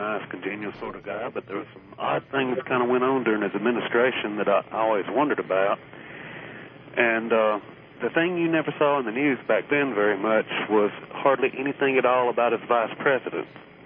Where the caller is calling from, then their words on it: Alabama, United States; from Alabama.